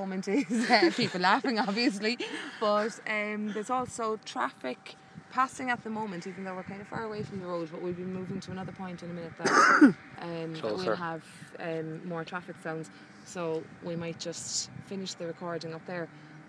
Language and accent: English; Cork, Munster, Ireland; So as I say